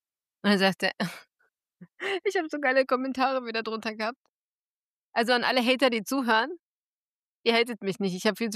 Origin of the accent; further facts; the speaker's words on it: North Rhine-Westphalia, Germany; Ich komme aus Ostwestfalen-Lippe